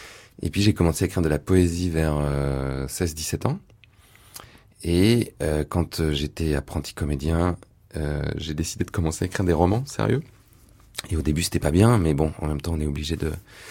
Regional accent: Île-de-France, France; Bah, là où je suis né, dans les Yvelines, il y a beaucoup de forêts, beaucoup d'arbres. Et c'est vrai que j'ai vécu toujours au contact de ça

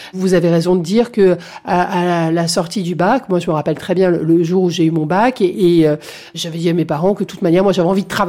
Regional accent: Avignon, Provence-Alpes-Côte d'Azur, France; j'ai grandi à Avignon dans les années 90, qui est quand même une petite ville de province balayée par le Mistral

